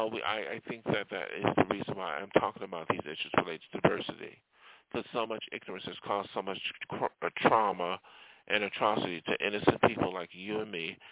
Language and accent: English; New York, United States; I learned it in my hometown, New York, too.